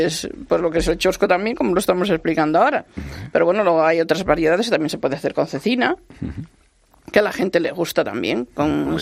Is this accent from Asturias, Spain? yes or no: yes; Cangas del Narcea, Asturias, Spain; Yo de Cangas del Narcea.